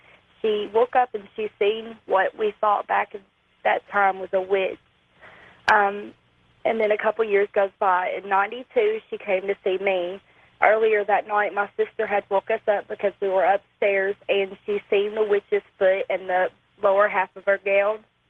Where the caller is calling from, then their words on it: Nashville, Tennessee, United States; I'm calling from Nashville, Tennessee.